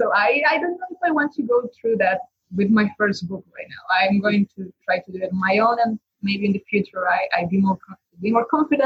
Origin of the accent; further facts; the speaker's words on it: Bolivia; English is a second language; now in Chile; I'm originally from Bolivia and I came to Chile and it was like another language.